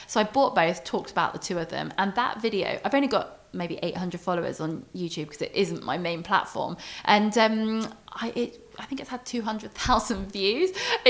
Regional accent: South East England, United Kingdom; because I'm from Surrey.

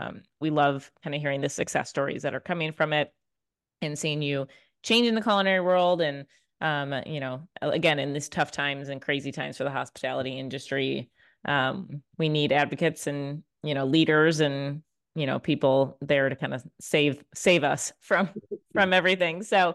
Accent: Chicago, Illinois, United States; When I'm in Chicago, I come to Chicago frequently because that's my hometown.

